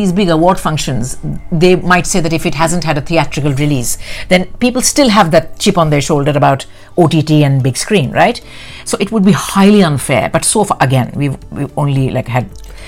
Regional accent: Delhi, India; even though I grew up in Delhi, I grew up in India

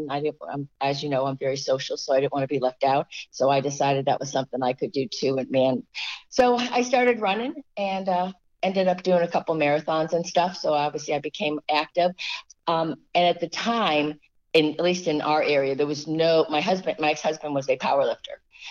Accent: Philadelphia, Pennsylvania, United States; because I grew up outside Philly.

